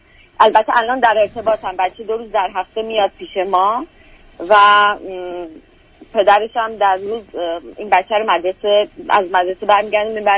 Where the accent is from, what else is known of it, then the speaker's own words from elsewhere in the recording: Iran; moved away as an adult; now in United States; من 44 سالم هست، یک ماه و نیم از ایران به آمریکا اومدم،